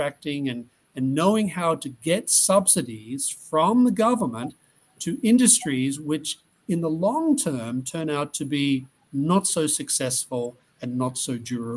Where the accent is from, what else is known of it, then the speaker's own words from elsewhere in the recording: Australia; born there; I was born in Australia and I go back there relatively frequently.